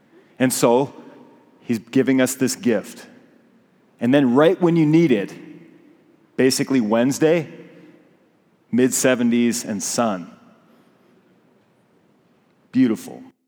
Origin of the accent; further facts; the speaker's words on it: Montana, United States; And then it finally dawned on me that I'm from Montana.